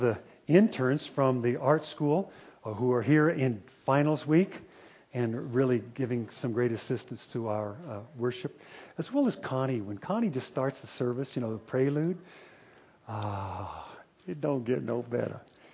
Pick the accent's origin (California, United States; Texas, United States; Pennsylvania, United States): California, United States; San Diego; Now, we're from San Diego. We've never seen the snow actually fall from the sky.